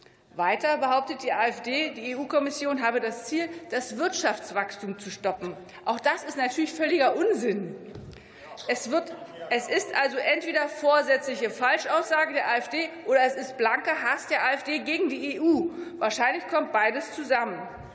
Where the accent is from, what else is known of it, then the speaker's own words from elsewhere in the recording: Saxony-Anhalt, Germany; Die nächsten Wahlen sind die Landtagswahlen, auch bei meinem Heimatland Sachsen-Anhalt.